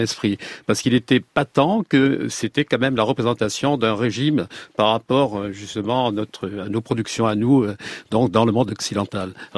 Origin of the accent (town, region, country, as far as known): France